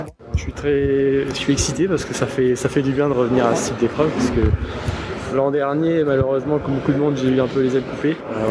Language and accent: French; Lille, Hauts-de-France, France; je viens de Lille